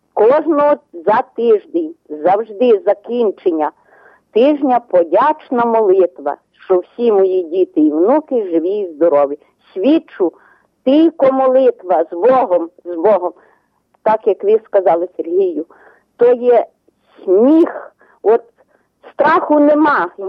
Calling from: Ternopil Oblast, Ukraine; Ми з України! Вас вітає Тернопільщина!

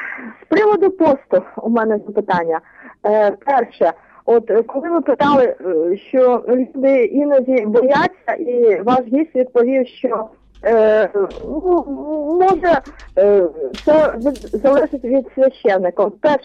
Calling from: Kyiv Oblast, Ukraine; я з Київської області.

